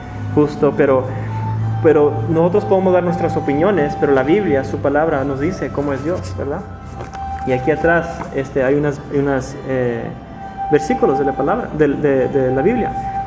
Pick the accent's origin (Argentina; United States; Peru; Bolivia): United States; De donde yo soy, Estados Unidos, si alguien se golpea, usa el nombre